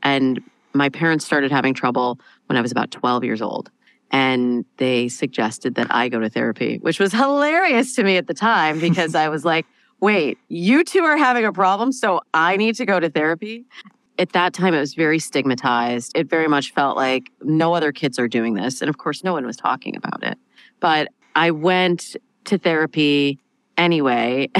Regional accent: East Lansing, Michigan, United States; I think, began in my hometown of East Lansing, Michigan, a kind of unique background.

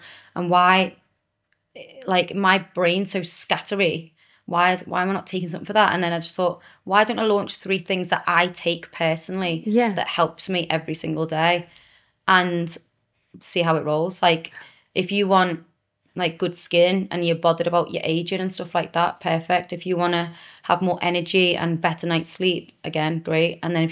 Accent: Cyprus; now in England, United Kingdom; Because my whole thing when I grew up in Cyprus was like, I don't get people in England.

